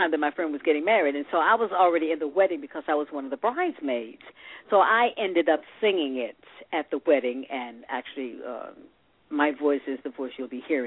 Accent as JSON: {"language": "English", "town": "Memphis", "region": "Tennessee", "country": "United States", "said": "I'm from Tennessee. I'm from Memphis, Tennessee."}